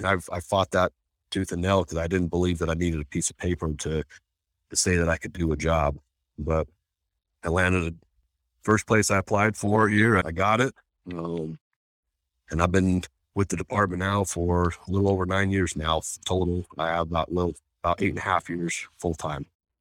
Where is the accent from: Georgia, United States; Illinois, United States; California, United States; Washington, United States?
Washington, United States; now in Salt Lake City, United States; I grew up in Washington State in a little farm town and moved here.